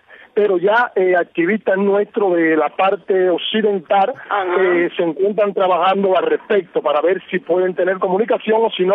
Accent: Cuba; por venir a hacer asistencia a Santiago de Cuba como un cubano más

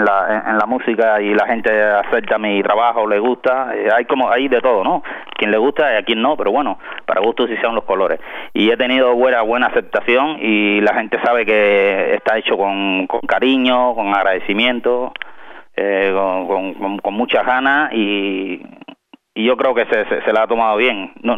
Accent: Cuba; now in Spain; yo tengo la ventaja de que soy cubano

